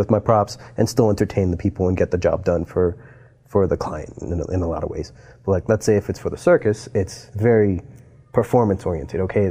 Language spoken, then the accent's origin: English; Miami, Florida, United States; Oh, no, I'm originally from Miami.